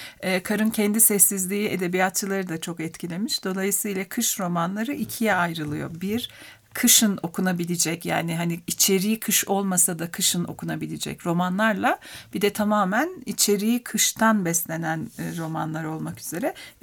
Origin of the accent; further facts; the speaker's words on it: Ankara, Turkey; Bu bizim için de geçerliydi biz çocukken Ankara'da.